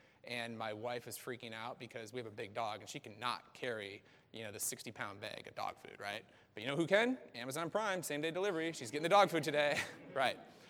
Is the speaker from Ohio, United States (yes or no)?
no; San Diego, California, United States; also born or lived in Minnesota; I am from San Diego, as they mentioned in my bio